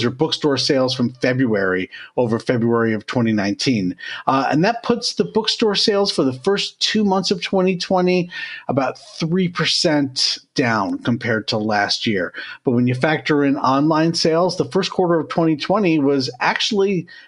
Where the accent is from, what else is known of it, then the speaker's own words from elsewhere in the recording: New York, United States; that includes more than 12,000 here, right here in my hometown of New York.